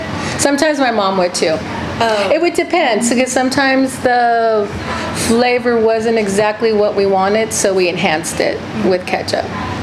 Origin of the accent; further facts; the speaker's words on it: San Antonio, Texas, United States; I'm from San Antonio, and so there's a Delia's there.